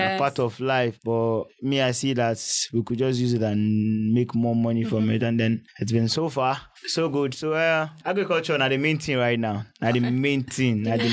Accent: Jos, Plateau, Nigeria; now in Lagos, Nigeria; where I come from Plateau State, Jos in particular, and we've been farming. My family have been farming.

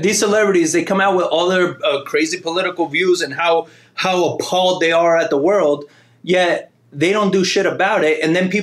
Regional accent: Argentina; I'm from Argentina, and in Argentina, they had an issue where they were turning over presidents

